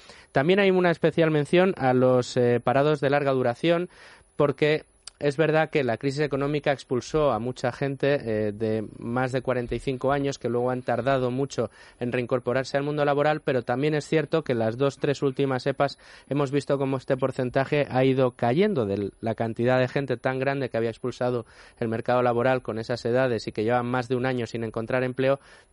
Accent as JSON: {"language": "Spanish", "region": "Extremadura", "country": "Spain", "said": "Pues a ello tengo que agachar la cabeza porque es mi tierra, en Extremadura, ¿sí?"}